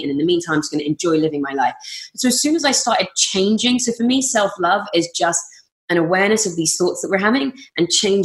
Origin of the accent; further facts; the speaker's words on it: England, United Kingdom; Because I'm English